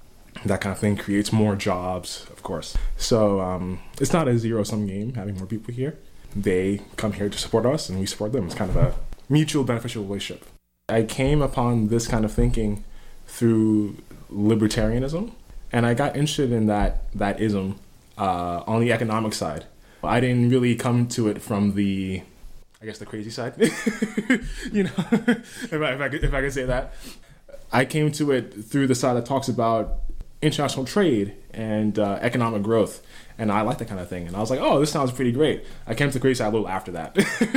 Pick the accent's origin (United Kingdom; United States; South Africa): United States; New York City, New York; also born or lived in North Carolina; I'm originally from New York City. I lived there until I went off to college, really, with about a year gap in North Carolina. I've mostly grown up in cities, or prefer cities.